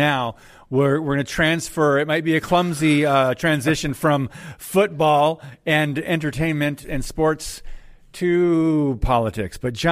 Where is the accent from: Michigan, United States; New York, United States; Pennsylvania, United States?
Michigan, United States; If you don't know, guys, I grew up in Michigan.